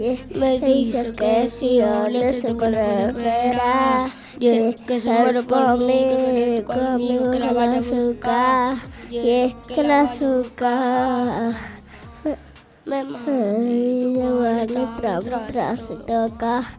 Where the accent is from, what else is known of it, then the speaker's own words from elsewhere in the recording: Argentina; De Argentina.